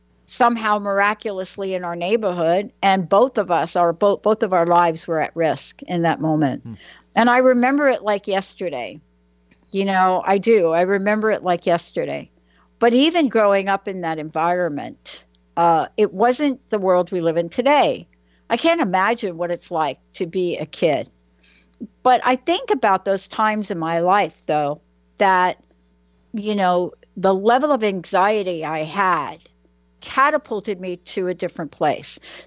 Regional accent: New York City, New York, United States; Well, first of all, you know, growing up in New York City, I think once upon a time when I was younger, it's not that we didn't have violence.

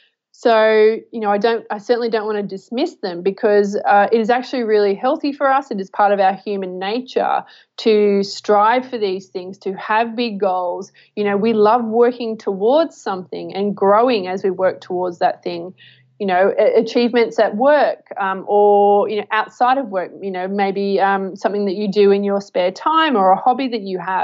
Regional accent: Australia; I didn't go to any street parties growing up in Australia.

